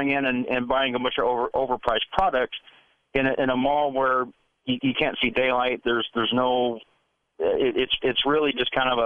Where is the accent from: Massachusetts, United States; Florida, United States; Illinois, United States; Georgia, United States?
Massachusetts, United States; Boston; You can tell your call screener I'm from Boston.